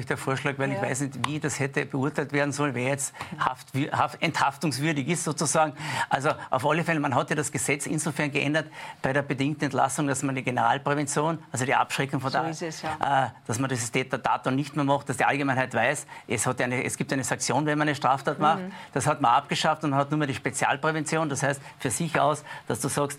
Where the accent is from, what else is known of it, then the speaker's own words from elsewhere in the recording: Austria; das ist eine unterschiedliche Rechtsprechung bei uns in Österreich